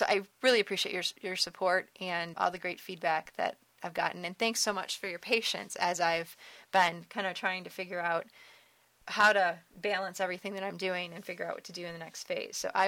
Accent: Detroit, Michigan, United States; I was born in Detroit, grew up in the suburban area

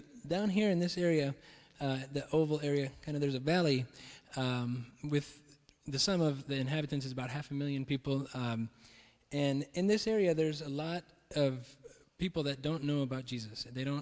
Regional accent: Madrid, Community of Madrid, Spain; I grew up in Spain. My parents were a missionary family in Madrid and just lived there. They were a church planting mission. And so I grew up in the faith

